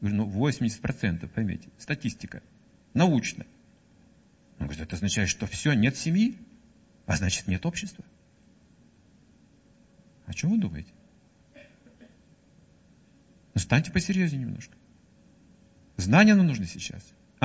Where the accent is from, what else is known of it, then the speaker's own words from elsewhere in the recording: Siberia, Russia; А мы сибиряки.